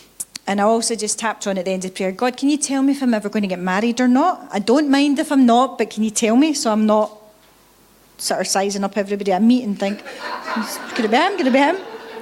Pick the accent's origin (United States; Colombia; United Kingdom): United Kingdom; Greenock, Scotland; moved away as an adult; now in Indonesia; So you can tell that I'm not Indonesian for the accent, yeah? So I'm Scottish, but I have been born and brought up in Greenock. But I have been out in Indonesia now for 18 years.